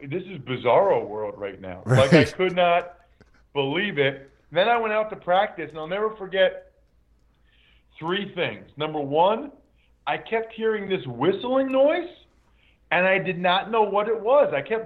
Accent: Pennsylvania, United States; And also, we're both from Pennsylvania.

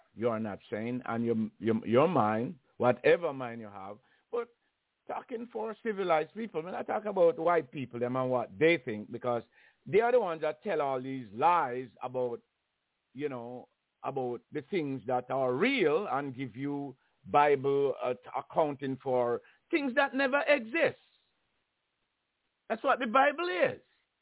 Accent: Jamaica; And I grew up in Jamaica around my own kind of people, right?

